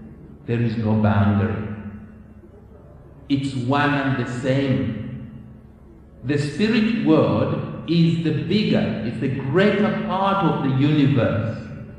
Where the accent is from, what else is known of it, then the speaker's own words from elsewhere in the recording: Zambia; Now, I come from Africa. In case you don't know what Africa looks like, that's what it looks like. And I come from the country of Zambia.